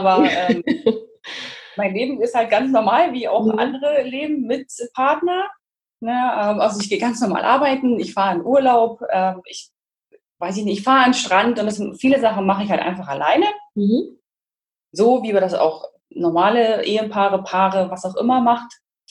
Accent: Germany; now in Rostock, Germany; Ich bin 35, ich wohne in Rostock, komme ursprünglich aber zwischen Berlin und Dresden auf einer Kleinstadt. Und in Rostock wohne ich jetzt, glaube ich, seit 3 Jahren, 4 Jahren? 4 Jahren, genau.

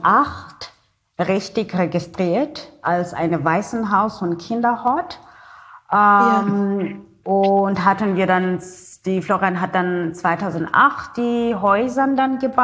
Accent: South Africa; first language Xhosa; German is a second language; Meine Muttersprache ist Xhosa, mit dem Klick, mit dem X, das ist Xhosa. Und ich kann auch dann Zulu sprechen, weil das ist ganz ähnlich mit Xhosa. Ich kann gut Afrikaans verstehen, weil ich dann auch in der Schule Afrikaans gesprochen hat.

